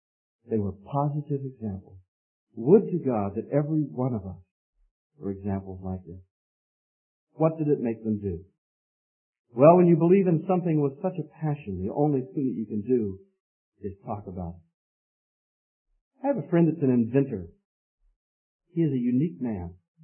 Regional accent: Pennsylvania, United States; Our little gospel hall where I was raised in Pennsylvania and in which I was saved, there were swinging doors in the back and they were solid wood.

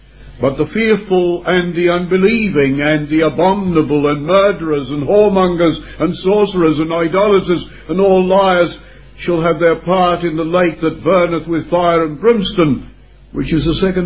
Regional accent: England, United Kingdom; Being an Englishman, I wouldn't be sure.

